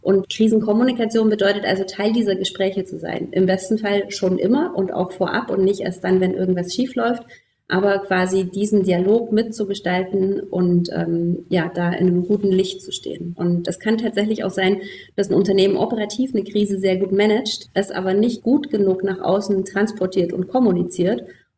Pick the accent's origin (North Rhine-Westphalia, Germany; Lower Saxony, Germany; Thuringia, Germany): Thuringia, Germany; now in Leipzig, Germany; Ich bin im Thüringer Wald aufgewachsen und habe im November Geburtstag